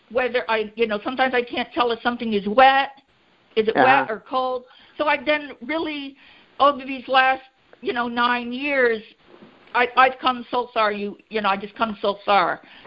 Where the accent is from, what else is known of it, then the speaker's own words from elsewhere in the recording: Vermont, United States; I'm from Vermont.